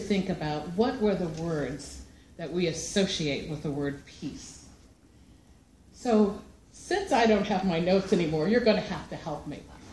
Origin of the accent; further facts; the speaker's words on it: Kansas City, Kansas, United States; I grew up in Kansas City, Kansas, the heartland of the Midwest, where our city is surrounded by farms and plain-spoken people.